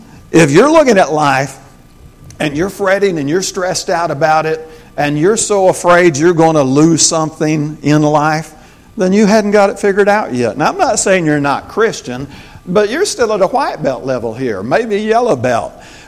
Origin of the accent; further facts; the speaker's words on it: Arkansas, United States; I'm from Arkansas, and I want to put my bare feet on the golden street.